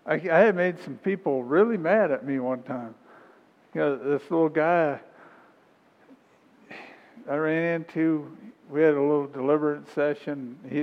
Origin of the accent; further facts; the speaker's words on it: Wyoming, United States; I'm the same way. I grew up in Wyoming, and anybody would talk about eating a goat